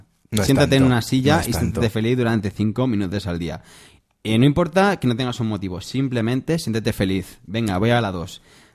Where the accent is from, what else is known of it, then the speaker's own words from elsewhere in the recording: Spain; Aquí en España somos de quejarnos y mira qué bien nos va.